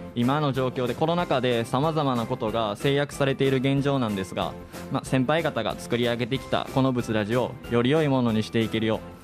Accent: Shiga, Japan; 私は滋賀県出身で、趣味は漫画を読むことと野球観戦です。生まれてからずっと関西育ちなので、

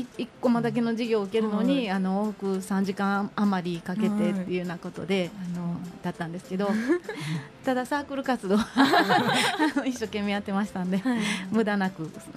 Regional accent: Osaka, Japan; そうですね、ここは京都ですと言いたいところなんですけど、残念ながら大阪なんです。

